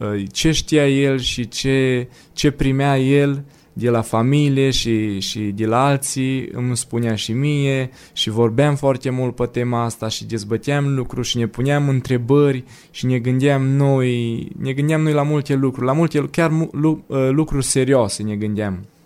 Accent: Motru, Gorj County, Romania; born there; now in Stâna, Romania; am 29 de ani, m-am născut în Motru Gorj, dar locuiesc în Stâna, județul Salaj, provin dintr-o familie de ortodoxi.

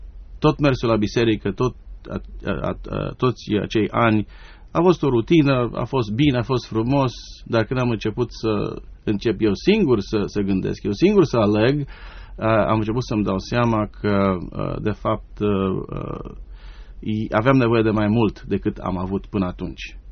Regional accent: Romania; now in United States; Cu familia împreună, în 79 am plecat din România

